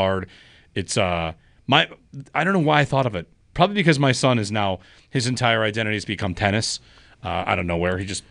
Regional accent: Auburn, United States; Where I grew up in Auburn, the Auburn YMCA, racquetball courts

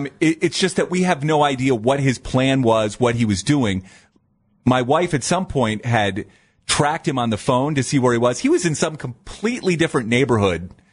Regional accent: Dover, Ohio, United States; also born or lived in Canton; Because I was born in Canton, and I lived there until I was in fourth grade, and then I moved to the Dover, New Philadelphia area.

